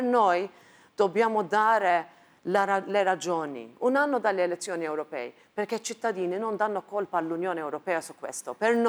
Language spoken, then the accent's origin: Italian; Malta; Italian is a second language; anche nel mio paese, che avevamo una giornalista, Daphne Caruana Galizia